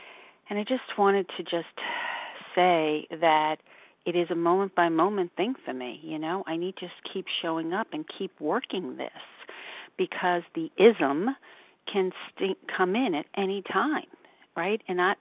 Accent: New York, United States; New York.

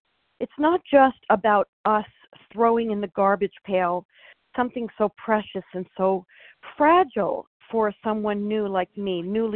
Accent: New York, United States; Being a New Yorker, I do need that, those gentle words and gentle voices in my life.

